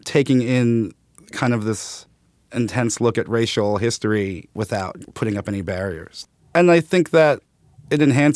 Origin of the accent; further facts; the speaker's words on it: Brooklyn, New York, United States; I grew up in Brooklyn, Bed-Stuy, then Clinton Hill.